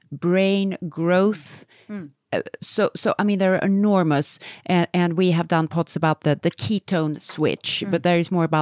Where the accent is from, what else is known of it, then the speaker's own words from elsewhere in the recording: Sweden; You come from Canada, we come from Sweden.